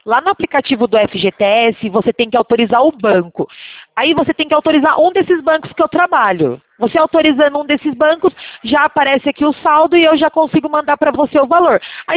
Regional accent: Sorocaba, São Paulo, Brazil; Eu sou daqui de Sorocaba

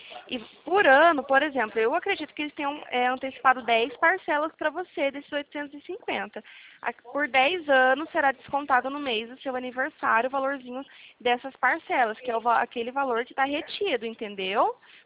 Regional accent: Arapongas, Paraná, Brazil; Eu sou daqui de Arapongas, Paraná.

